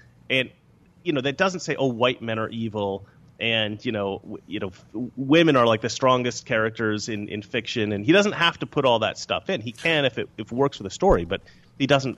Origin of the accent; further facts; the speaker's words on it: Oregon, United States; I didn't really have Jewish friends growing up. I grew up in Oregon. We don't have anybody really but white people, white Christians, regular folks from Europe. But when I moved to Florida for school, I went to University of Miami